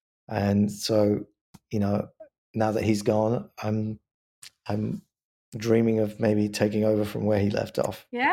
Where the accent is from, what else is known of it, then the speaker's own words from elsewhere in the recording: London, United Kingdom; moved away; Well, London's always going to be my hometown. Even though I'm living here, this is becoming more of my home. But yeah, I miss like spending time in the UK and especially in London.